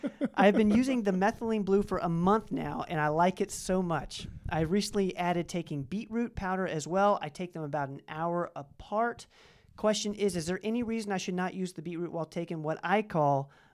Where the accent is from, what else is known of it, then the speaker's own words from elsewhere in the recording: Oak Ridge, United States; I feel like I grew up around John in Oak Ridge.